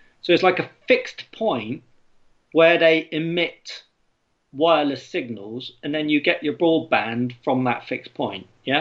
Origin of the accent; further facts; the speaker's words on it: Swindon, South West England, United Kingdom; I come from Swindon originally, well, around that area